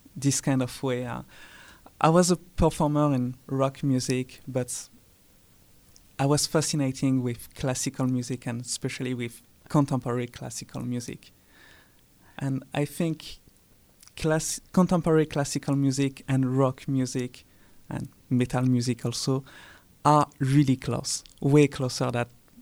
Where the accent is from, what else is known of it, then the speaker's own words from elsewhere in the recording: Bordeaux, Nouvelle-Aquitaine, France; English is a second language; moved away as an adult; now in Pittsburgh, United States; So I grew up in Bordeaux in France, capital of wine, beautiful city. And I moved to Pittsburgh, I think it was 3 years ago, almost.